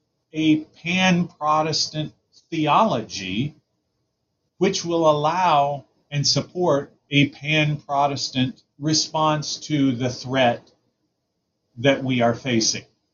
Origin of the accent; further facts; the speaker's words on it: United States; especially I'm an American, and we love to say, well, they shouldn't have anything to do with each other.